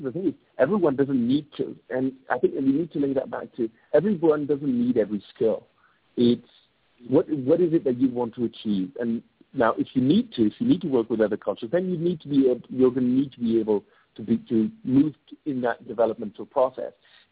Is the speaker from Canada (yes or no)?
no; India; Yes, I'm Indian, but whether I'm a Punjabi or whether I'm a Tamilian is a very different thing.